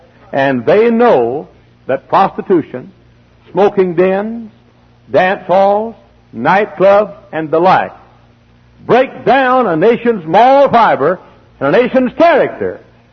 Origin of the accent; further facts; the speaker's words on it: Dallas, Texas, United States; Town of about 100,000 people, about the size of Hammond, right outside of my hometown of Dallas.